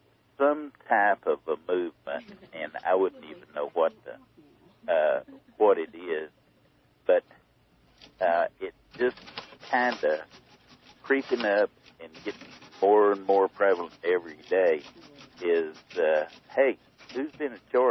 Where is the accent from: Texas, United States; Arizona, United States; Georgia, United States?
Texas, United States; Trickham; Well, my hometown, I'm from a little bitty place. I think the population now is listed as 6. But anyhow, I was raised in a little tiny community called Trickham, Texas.